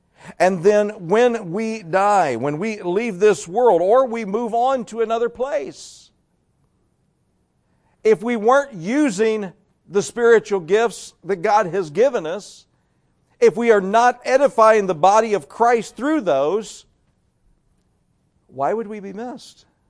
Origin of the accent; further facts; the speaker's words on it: Northern United States, United States; and I grew up in the North, you know, an only child.